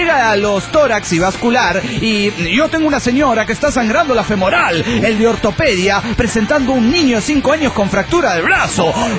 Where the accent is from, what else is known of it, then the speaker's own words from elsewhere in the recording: Mexico City, Mexico; yo soy del DF